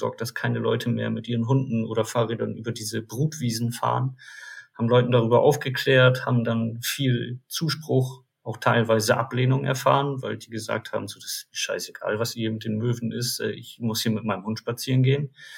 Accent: Bremen, Germany; born there; now in Delmenhorst, Germany; Ich bin 40 Jahre alt, komme aus Delmenhorst, also eigentlich gebürtiger Bremer, aber jetzt mittlerweile Delmenhorster.

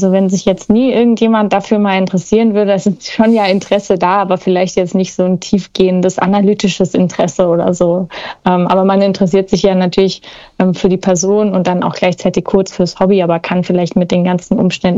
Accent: Gau-Odernheim, Rhineland-Palatinate, Germany; Ich komme ja aus Oder-Odernheim

